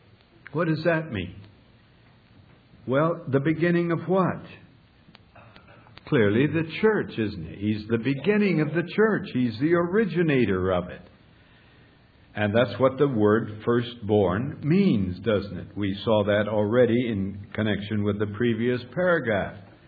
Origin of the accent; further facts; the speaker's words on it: Minnesota, United States; When I was growing up in Minnesota, we didn't have chicken come to us all wrapped nicely in plastic packages and so on.